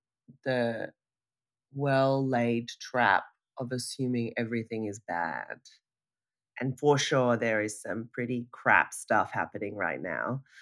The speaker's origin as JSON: {"language": "English", "town": "Sydney", "region": "New South Wales", "country": "Australia", "said": "but I've lived abroad for the last decade in different places. And I've just returned back to the place where I was born, which is Sydney, Australia."}